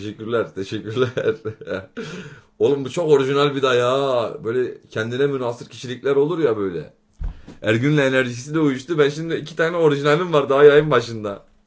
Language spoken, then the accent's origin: Turkish; Karşıyaka, İzmir, Turkey; Ben İzmir Karşıyaka Şemikler'de doğdum. Ayda bir geliyorum İzmir'e.